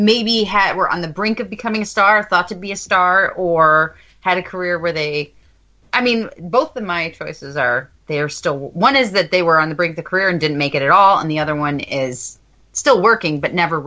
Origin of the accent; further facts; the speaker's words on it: Midwest, United States; accent: Midwest; It's my Midwest accent.